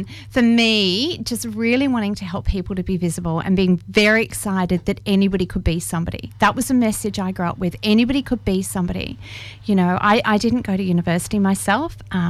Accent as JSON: {"language": "English", "town": "Perth", "region": "Western Australia", "country": "Australia", "tie": "born or raised there", "said": "I'm from Perth, Western Australia. Grew up in the suburbs there. My dad was a carpenter. My mum was a waitress. There were 10 bob poms. That's why I've got the accent."}